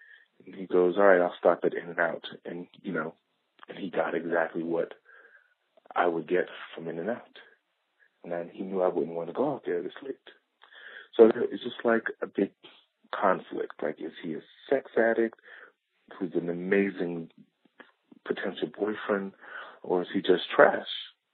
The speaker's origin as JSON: {"language": "English", "region": "New York", "country": "United States", "lives_now": "Los Angeles, United States", "said": "I'm calling from Los Angeles. I'm 29 years old. I'm from New York, but I've been in LA for a few years now."}